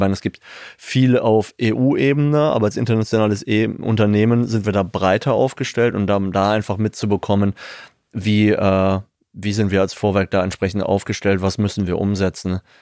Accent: Wuppertal, North Rhine-Westphalia, Germany; wie man das so gerne bei uns in Wuppertal sagt.

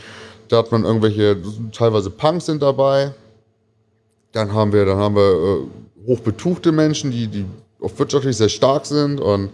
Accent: Braunschweig, Lower Saxony, Germany; born there; ich bin ein gebürtiger Braunschweiger, habe aber in der Stadt sehr wenig gelebt und bin seit 15 Jahren, ich bin eine Woche nach meinem 18. Geburtstag bin ich zu Hause ausgezogen

